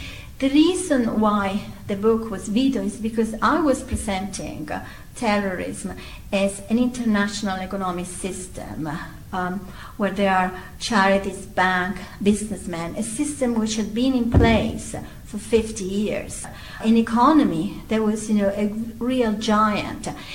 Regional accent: Italy; first language Italian; English is a second language; agreed to translate the book from English to Italian, which is my mother tongue.

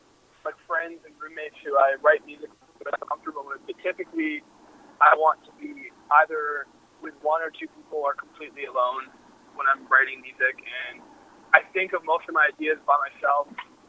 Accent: Thunder Bay, Ontario, Canada; So, I mean, for an electronic artist, I think growing up in Thunder Bay, I wasn't as influenced by other electronic music.

